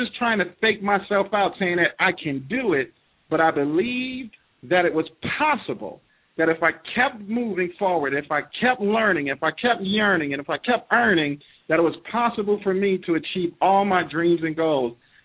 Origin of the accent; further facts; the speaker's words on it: Bronx, New York, United States; That it didn't matter that I was born in the Bronx, New York. It did not matter that we grew up on the assistance of the federal government, that we ate government cheese.